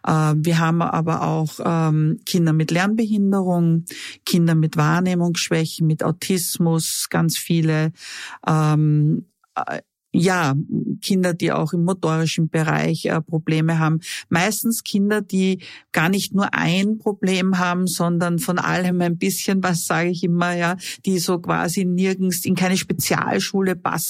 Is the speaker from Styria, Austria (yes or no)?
yes; Styria, Austria; Ich bin eigentlich gebürtig aus der Steiermark und habe dort in der Volksschule